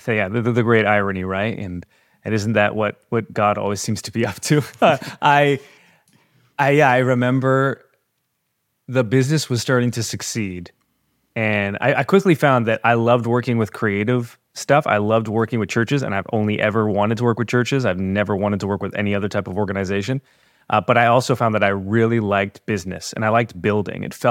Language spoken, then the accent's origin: English; Canada; So I am Canadian